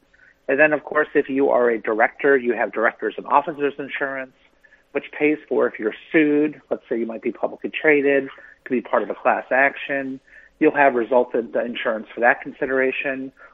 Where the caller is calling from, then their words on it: Newtown, Connecticut, United States; I'm calling in from Connecticut, and this is the first time that I've called in.